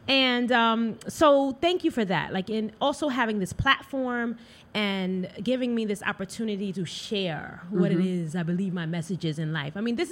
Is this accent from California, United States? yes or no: no; New York, United States; Born and raised here.